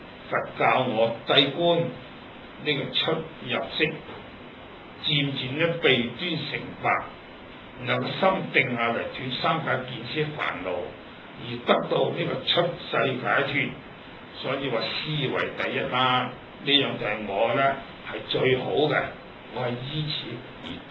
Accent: China; 嗱，我哋中国人喜欢简略。

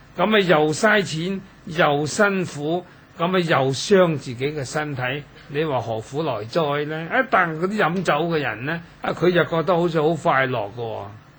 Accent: Dongguan, Guangdong, China; 我都可以同大家講一句，我本身係東莞人

